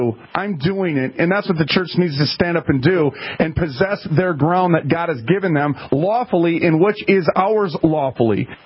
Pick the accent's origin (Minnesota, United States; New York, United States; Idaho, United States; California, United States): Minnesota, United States; We're from Minnesota, but where's Bakersfield?